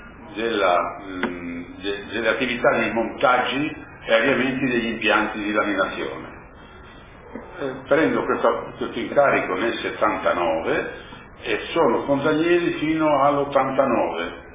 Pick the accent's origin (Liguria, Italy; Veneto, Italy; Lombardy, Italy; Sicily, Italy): Liguria, Italy; Genoa; born there; sono nato a Genova nel 40